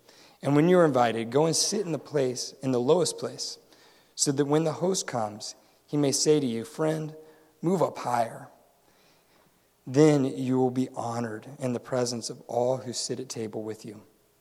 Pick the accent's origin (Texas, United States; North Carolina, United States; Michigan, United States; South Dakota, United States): North Carolina, United States; And I'm from North Carolina. I do not. That did not teach me.